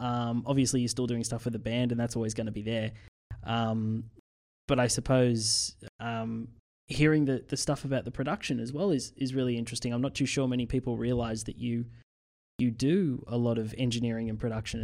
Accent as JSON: {"language": "English", "country": "Australia", "said": "I wouldn't be let out of this room being an Australian without asking, when can we expect DT to come back down under?"}